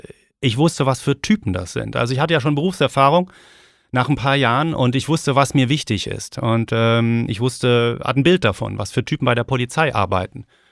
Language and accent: German; Seligenstadt, Hesse, Germany; Ich komme aus Seligenstadt.